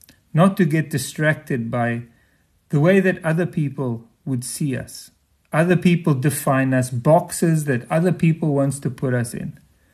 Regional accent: South Africa; When I reflect on myself, I am partly South African.

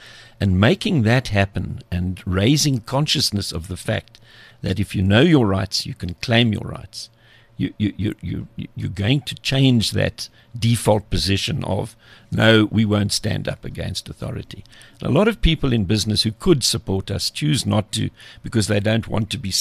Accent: Soweto, Gauteng, South Africa; I'm from Mondial, which is now a suburb of Soweto, I suppose.

